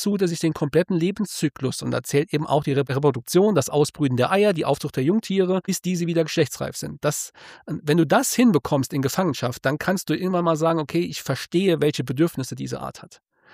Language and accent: German; Saarland, Germany; ich bin im Saarland geboren und aufgewachsen, habe das Saarland bisher nur auf Reisen verlassen. Das zwar immer wieder, aber ich bin einfach Saarländer. Ich glaube, manchmal hört man es vielleicht auch noch